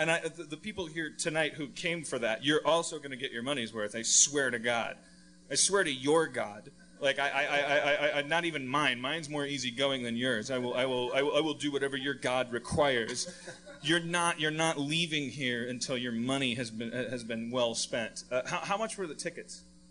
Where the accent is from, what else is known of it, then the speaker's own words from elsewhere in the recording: Wisconsin, United States; I'm from Wisconsin. It was cheese.